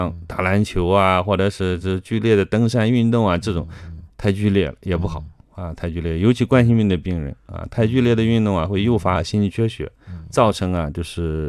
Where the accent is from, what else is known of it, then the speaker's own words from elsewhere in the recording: Shandong, China; 尤其山东，我老家山东啊，山东那边高发